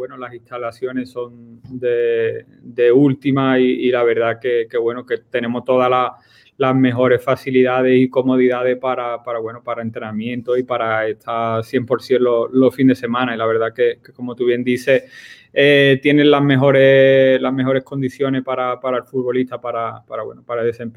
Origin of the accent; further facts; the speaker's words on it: Seville, Andalusia, Spain; moved away as an adult; also born or lived in England / Belgium; now in Miami, United States; vengo de Sevilla, sí que llevo muchos años pues afuera, donde he pasado por Inglaterra, por Bélgica, por sitio.